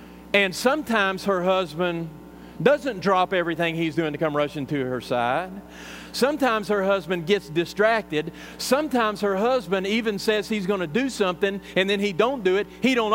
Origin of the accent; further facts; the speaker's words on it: Texas, United States; I come from West Texas. Any day it rains is a good day.